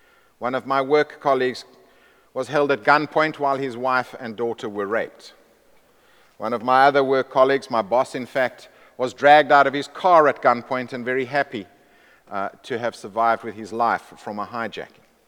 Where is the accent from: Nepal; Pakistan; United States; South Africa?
South Africa; I was born in South Africa in 1963, and therefore grew up during the years of the apartheid regime. As a white male, I was at the forefront of advantage and privilege.